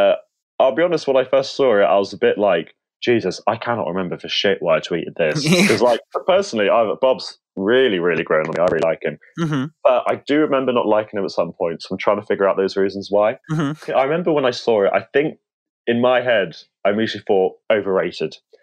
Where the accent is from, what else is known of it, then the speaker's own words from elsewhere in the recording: United Kingdom; No, I'm British, obviously. I'm 23 years old.